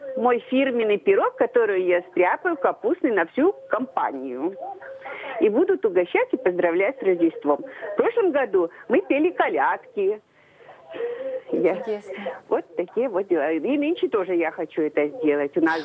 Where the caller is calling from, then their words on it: Smolensk, Smolensk Oblast, Russia; Я из Смоленска.